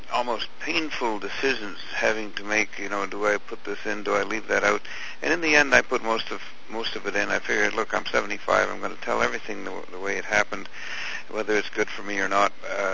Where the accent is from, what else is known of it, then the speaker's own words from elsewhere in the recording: Canada; the main motivation at the beginning certainly was to identify myself as a Canadian.